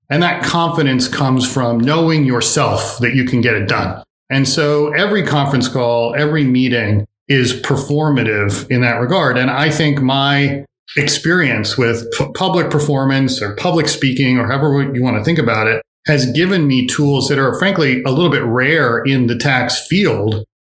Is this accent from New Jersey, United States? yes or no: yes; New Jersey, United States; Every single summer in college, I lived at home. I grew up near Princeton, and I worked as a tour guide in the tour office at Princeton